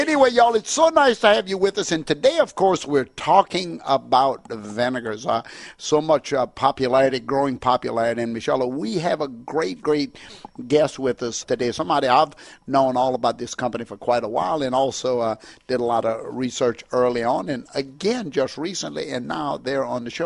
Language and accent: English; Louisiana, United States; I think of certain names that, because of growing up in Louisiana and seeing just names that are prominent on vinegar bottles.